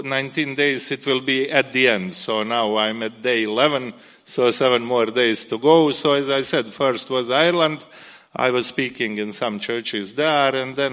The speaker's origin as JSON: {"language": "English", "country": "Bosnia & Herzegovina", "second_language": "English", "said": "I come from Bosnia and Herzegovina. I was not born in that country. I was born in Yugoslavia. Even geographically, it's the same place, but country changed the name and size."}